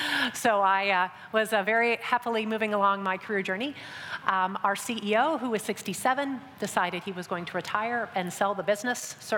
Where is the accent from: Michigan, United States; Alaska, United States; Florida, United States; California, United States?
Michigan, United States; I'm originally from Michigan, the fourth cloudiest state in the US, let me say.